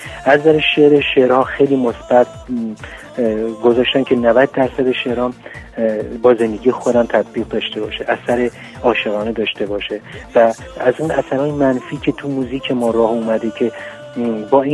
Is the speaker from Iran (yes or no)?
yes; Iran; now in Los Angeles, United States; من خب 8 سال و نیم از ایران اومدم و کانادا بودم 6-7 ماه، بعد آمریکا اومدم در شهر لس آنجلس